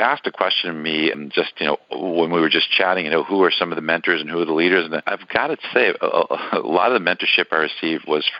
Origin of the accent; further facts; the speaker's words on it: Brooklyn, New York, United States; I grew up extremely poor, David. I grew up in Brooklyn, New York. My parents were immigrants, lost my dad when I was a young boy.